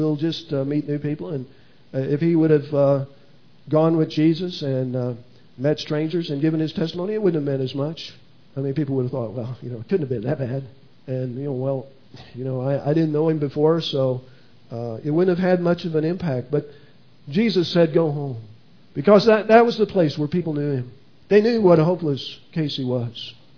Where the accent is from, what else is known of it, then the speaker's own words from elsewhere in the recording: Illinois, United States; I ministered at a church near where I grew up in Illinois.